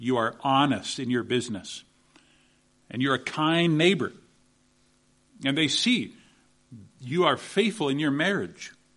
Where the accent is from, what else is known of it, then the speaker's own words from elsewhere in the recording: Canada; In my home country of Canada